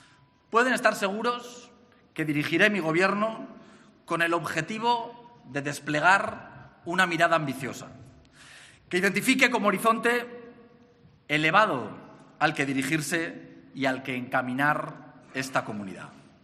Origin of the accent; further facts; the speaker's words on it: Aragon, Spain; los aragoneses, por serlo, somos doblemente españoles